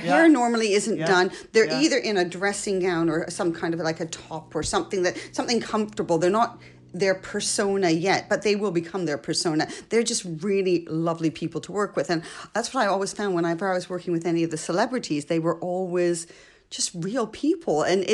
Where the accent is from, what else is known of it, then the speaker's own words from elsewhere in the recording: Canada; also born or lived in France; But my father's Canadian. My mother's French. I was born in France. We moved to Canada when I was six.